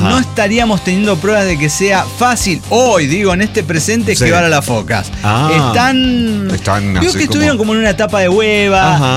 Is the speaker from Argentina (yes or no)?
yes; Río Cuarto, Córdoba, Argentina; de Río Cuarto, Córdoba, Argentina.